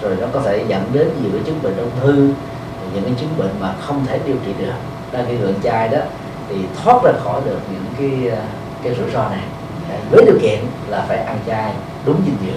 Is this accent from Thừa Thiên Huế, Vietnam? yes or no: no; Ho Chi Minh City, Vietnam; Tôi thì sinh ra và lớn lên tại Sài Gòn.